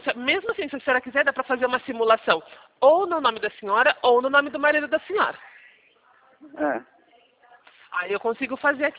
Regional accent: São Carlos, São Paulo, Brazil; Eu também sou daqui de São Carlos.

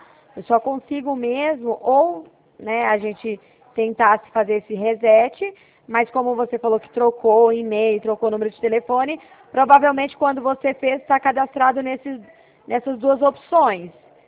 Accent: Ribeirão Preto, São Paulo, Brazil; a gente é daqui de Ribeirão.

